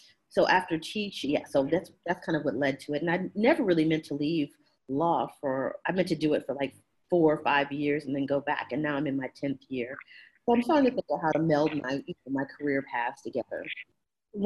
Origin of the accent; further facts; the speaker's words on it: Maryland, United States; I'm from Prince George's County in Maryland, and so it was Prince George's County program.